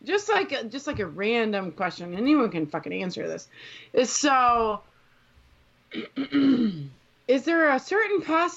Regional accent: Chicago, Illinois, United States; accent: Chicago; I have to say in my very Chicago accent, mm-hmm.

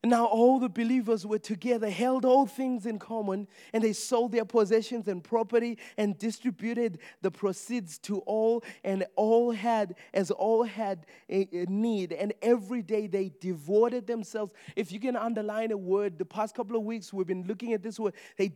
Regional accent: Zimbabwe; In Africa, where I grew up in Zimbabwe and a lot of other countries

